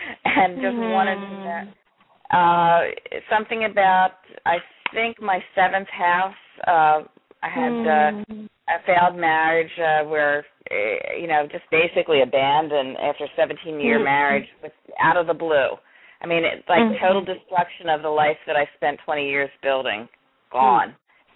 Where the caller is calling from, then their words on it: Philadelphia, Pennsylvania, United States; Hi, I'm calling from Philadelphia.